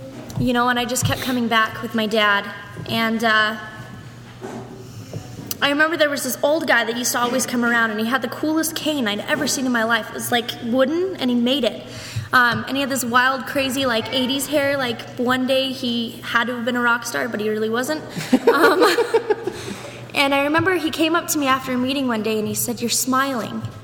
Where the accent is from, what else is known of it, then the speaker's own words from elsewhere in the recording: Idaho, United States; My brother and I, we were born here, we were raised in Idaho, and we moved back here when I was really little.